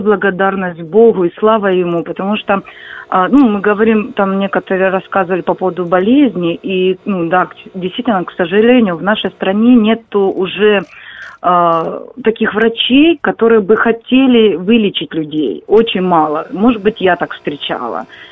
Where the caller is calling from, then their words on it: Kharkiv, Kharkiv Oblast, Ukraine; я із Харкова.